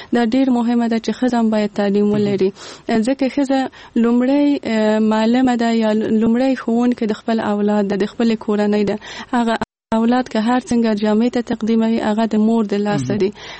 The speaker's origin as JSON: {"language": "Pashto", "region": "Kabul", "country": "Afghanistan", "tie": "born or raised there", "said": "زه په کابل کې زیږېدلې یم او دلته مې ژوند کړی."}